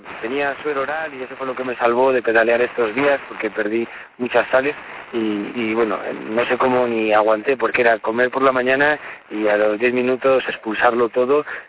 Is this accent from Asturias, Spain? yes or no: yes; Asturias, Spain; esto podría ser Asturias, mi tierra, perfectamente